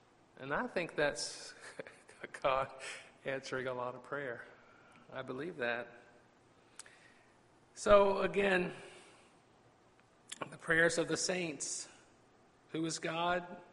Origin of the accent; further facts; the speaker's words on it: Virginia, United States; y'all know I'm a Virginian. I'm a guy from the Old Dominion, born and raised.